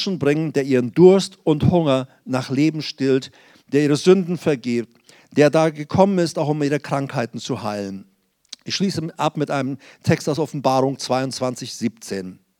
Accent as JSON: {"language": "German", "country": "Paraguay", "said": "ich komme ja aus Paraguay, da haben wir auf der Kutsche gesessen und die Pferde vor uns"}